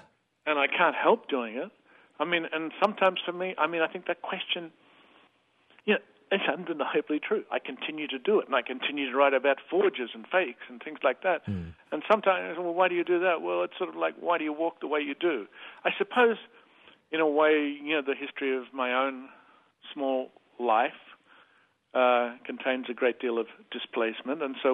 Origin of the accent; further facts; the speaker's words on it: Australia; and yet I am still an Australian